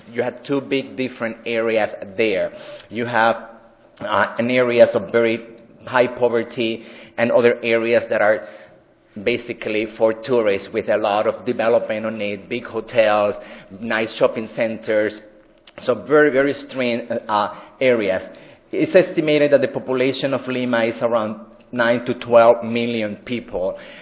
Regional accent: Puerto Rico; accent: Puerto Rican; English is a second language; you hear my accent. If you don't learn anything this afternoon, at least you're going to learn to speak English with a Puerto Rican accent, okay?

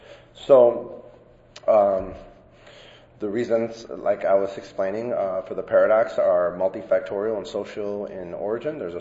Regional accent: Chicago, Illinois, United States; I'm from Chicago.

